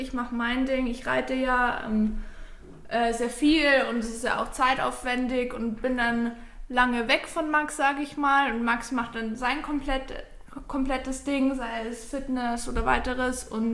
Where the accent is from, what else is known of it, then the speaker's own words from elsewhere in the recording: Bad Tölz, Bavaria, Germany; komme auch von Bad Tölz, also ich wohne ganz in der Nähe von Max.